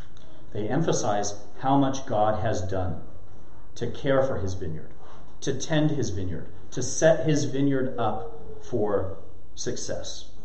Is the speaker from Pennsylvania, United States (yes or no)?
no; California, United States; I remembered that kiwi vine from the backyard of my house growing up in California